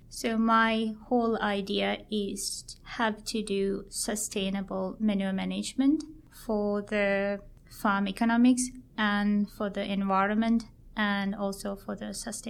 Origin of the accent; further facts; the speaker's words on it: Sri Lanka; So I was born in Sri Lanka and grew up in a farm, looking at the agriculture every day, crop production, animal production.